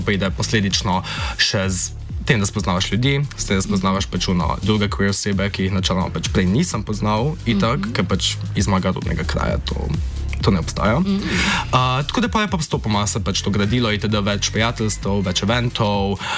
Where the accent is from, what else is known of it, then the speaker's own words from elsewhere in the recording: Trbovlje, Zasavje, Slovenia; načeloma sem iz Trbovelj.